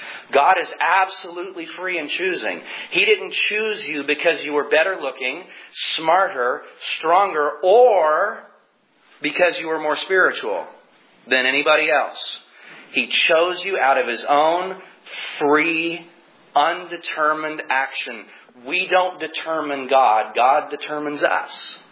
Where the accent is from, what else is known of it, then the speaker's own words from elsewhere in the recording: United States; Now, I come from the United States, and for me, that word pilgrim has some pretty strong associations.